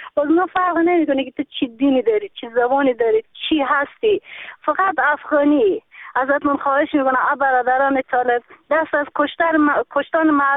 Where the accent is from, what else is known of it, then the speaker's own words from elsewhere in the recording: Afghanistan; now in Iran; آقا ما تو ایرانیم، اگه ما کشور داریم چرا ما تو ایرانیم؟ اگه ما افغانی بر هم تو کشور خودمون باشیم